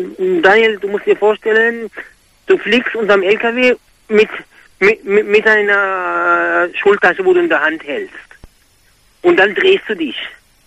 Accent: Egypt; ich bin selber, also ich bin Ägypter

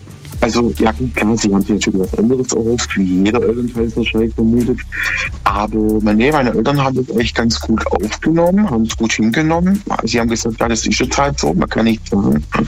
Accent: Heidenheim an der Brenz, Baden-Württemberg, Germany; Aus Heidenheim an der Brenz.

